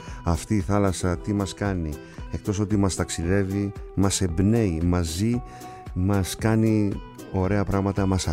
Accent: Kasos, South Aegean, Greece; Και τέλος θα πάμε στο νησί μου, στην Κάσο

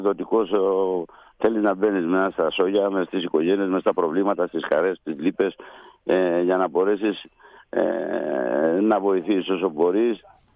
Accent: Koufonisia, South Aegean, Greece; Εγώ είμαι από το Κουφονήσι.

